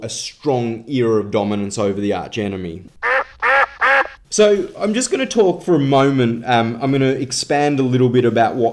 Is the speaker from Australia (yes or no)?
yes; Australia; And as an Australian...